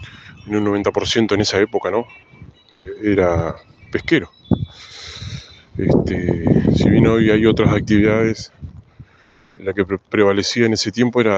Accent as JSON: {"language": "Spanish", "town": "Puerto Deseado", "region": "Santa Cruz", "country": "Argentina", "tie": "born there", "said": "Nací en Puerto Deseado, provincia de Santa Cruz. Tengo 40 años."}